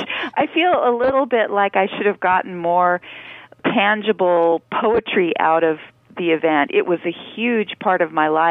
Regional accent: Washington, United States; because I grew up in Eastern Washington, it was really important to me to get to all parts of the state.

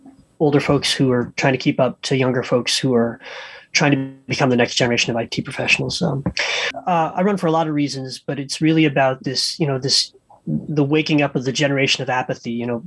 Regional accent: Seattle, Washington, United States; I'm born and raised in Seattle, been around this neck of the woods.

